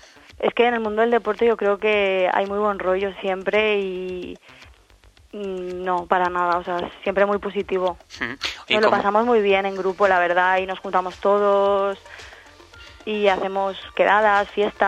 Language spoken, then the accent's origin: Spanish; Valencia, Valencian Community, Spain; Sí, de Valencia.